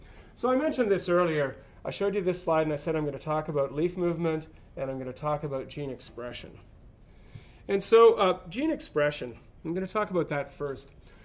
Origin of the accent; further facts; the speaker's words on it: Canada; As I said, I'm a Canadian.